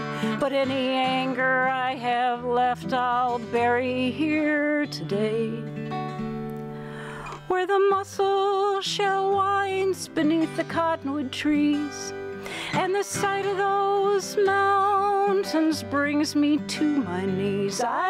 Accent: Montana, United States; born there; and I was born in Montana

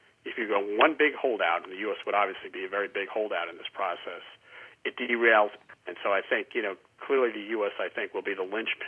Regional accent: Brooklyn, New York, United States; I come from Brooklyn originally, so that's my way.

